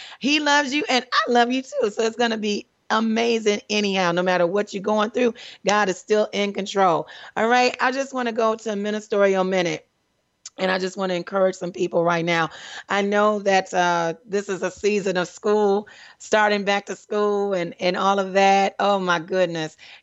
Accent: Detroit, Michigan, United States; Dr. Pastor Spencer T. Ellis from the Citadel of Praise, Detroit, Michigan, straight from my hometown. We went to the same church together.

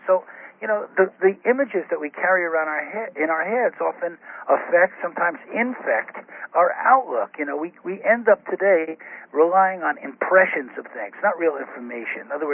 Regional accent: Bronx, New York, United States; I grew up in the Bronx. I grew up in a housing project, but it was, mostly all-white community, working-class people.

